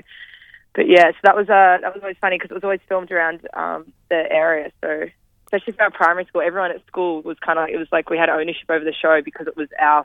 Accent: Williamstown, Victoria, Australia; also born or lived in Perth; So we moved from Perth to Melbourne, and then Dad got the gig in Round the Twist, and it ended up being the primary school we went to, which was in Williamstown.

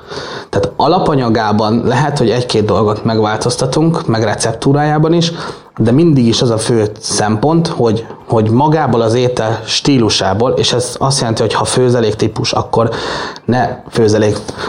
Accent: Budaörs, Pest, Hungary; Ugye én itt születtem, itt nőttem fel, ide jártam iskolába

